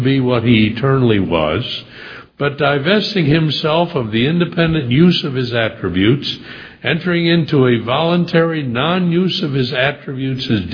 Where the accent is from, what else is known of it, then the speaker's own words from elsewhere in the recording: St. Louis, Missouri, United States; I grew up in the St. Louis area on a small dairy farm in what is now one of the suburbs of St. Louis.